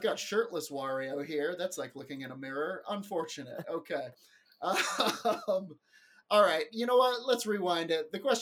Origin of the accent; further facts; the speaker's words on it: England, United Kingdom; born there; accent: English; I was born in England. Can't you tell from my English accent?